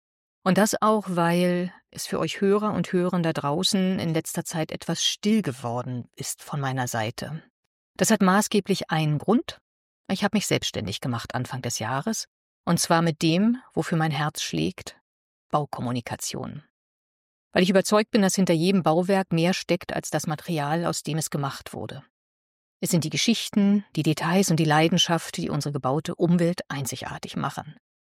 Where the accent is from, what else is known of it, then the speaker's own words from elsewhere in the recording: Brandenburg, Germany; born there; gebürtige Brandenburgerin